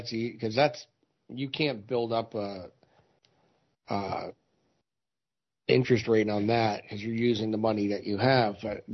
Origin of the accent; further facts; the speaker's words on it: United States; You know, we apparently don't count, you know, being American citizens and all.